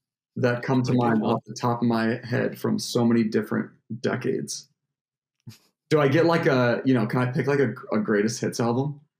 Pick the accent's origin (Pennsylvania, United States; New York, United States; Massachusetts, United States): New York, United States; Syracuse; So I was born and raised in Syracuse. I went to university in Syracuse.